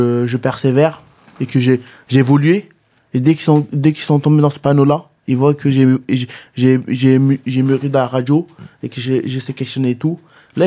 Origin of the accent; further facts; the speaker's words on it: Nîmes, Occitanie, France; quand c'était mon enfance à Le Mans et ma naissance, tout mon enfance à Nîmes. Je suis né à Nîmes.